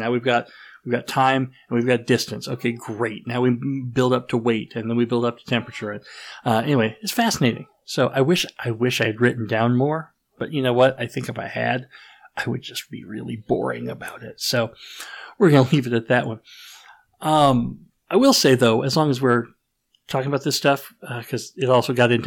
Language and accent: English; Texas, United States; I'm from Texas, so I'm very familiar with the phrase, don't mess with Texas.